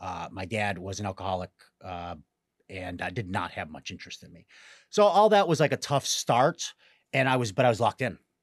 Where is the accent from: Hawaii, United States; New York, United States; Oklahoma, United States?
New York, United States; Portville; I grew up in Portville, New York, population 959 people.